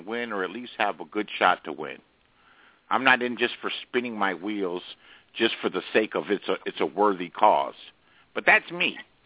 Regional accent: California, United States; I'm from California.

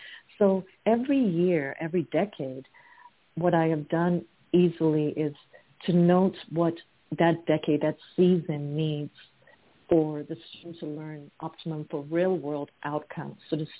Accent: Ghana; I am from Ghana, West Africa. Born and bred there, and we are a collaborative society, a collaborative culture, interdependence

